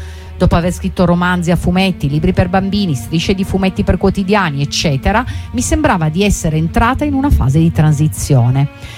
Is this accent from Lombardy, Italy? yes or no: no; Bari, Apulia, Italy; Vabbè, dillo tu che io sono di Bari.